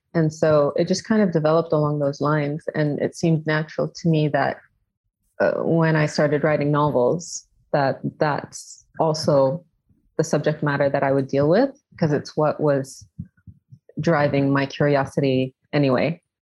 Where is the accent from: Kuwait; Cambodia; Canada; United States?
Kuwait; Growing up in Kuwait as well, the liberal arts, the creative industry wasn't really something to be seen as a career option.